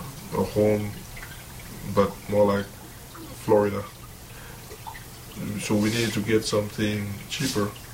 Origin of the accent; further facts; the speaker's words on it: Gabon; English is a second language; also born or lived in France; now in United States; I'm originally from Africa, the country of Gabon, although I was born in France, but since my parents are from Africa, so I always say I'm from Africa.